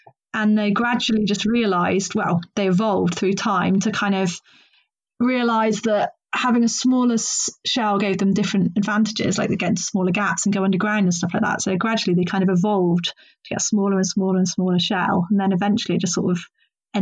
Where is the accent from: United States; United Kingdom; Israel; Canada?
United Kingdom; South West England; I grew up in Gloucestershire